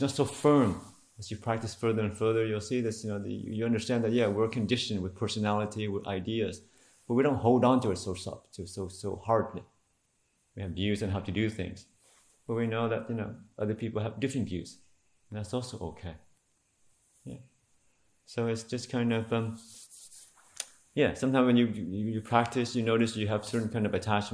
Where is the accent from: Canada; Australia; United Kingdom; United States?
Australia; Perth, Western Australia; something that I anticipated and accepted when I came from Perth.